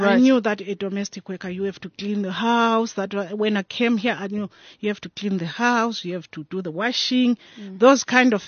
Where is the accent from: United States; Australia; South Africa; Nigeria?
South Africa; Mpumalanga; I grew up in Mpumalanga, where I grew up with my auntie.